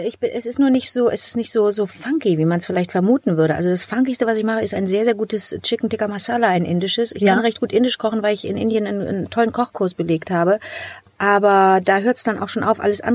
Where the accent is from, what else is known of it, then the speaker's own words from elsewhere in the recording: Cologne, North Rhine-Westphalia, Germany; ich bin aus Köln